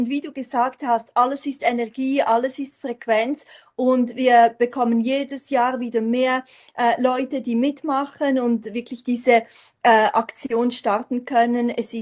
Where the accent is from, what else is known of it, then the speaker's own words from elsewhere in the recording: Zurich, Switzerland; ich hatte als kleines Mädchen schon, als ich aufgewachsen bin in Zürich, den Traum